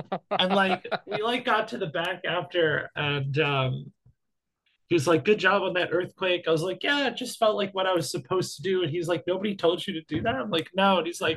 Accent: New York, United States; You know, I just moved here like 2 weeks ago. I'm from New York.

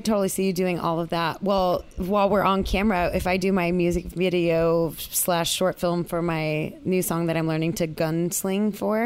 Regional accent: New Mexico, United States; I'm from New Mexico, and same kind, my music mm-hmm. lately has been all about where I'm from.

